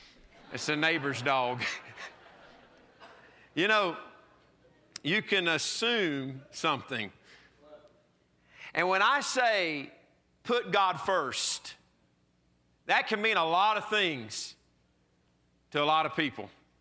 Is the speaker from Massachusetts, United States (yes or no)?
no; Georgia, United States; accent: South Georgia; I'm from South Georgia, okay? If you can't tell from the accent by now, that's where this accent comes from. Good old South Georgia.